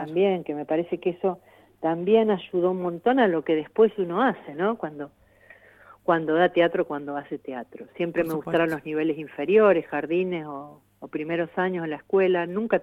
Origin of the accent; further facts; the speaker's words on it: Mones Cazón, Buenos Aires Province, Argentina; yo viví mi adolescencia en Monescazón, en el partido de Pehuajó, un pueblo muy chico.